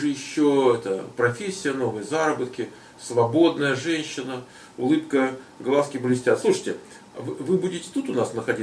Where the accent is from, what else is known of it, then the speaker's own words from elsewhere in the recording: Moscow, Russia; born there; я родился там, на Войковской.